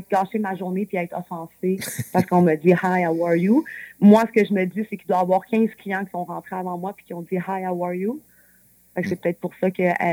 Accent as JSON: {"language": "French", "region": "Quebec", "country": "Canada", "said": "on vient du Québec, c'est français. On parle français."}